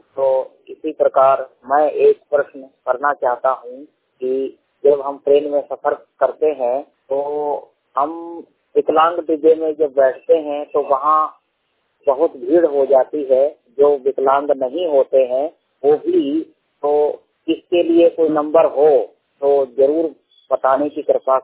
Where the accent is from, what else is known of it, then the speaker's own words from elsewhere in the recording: Shahjahanpur, Uttar Pradesh, India; now in Amritsar, India; मैं इस समय अमृतसर में रह रहा हूँ। वैसे मैं शाहजहांपुर जिला यानी यूपी का रहने वाला हूँ।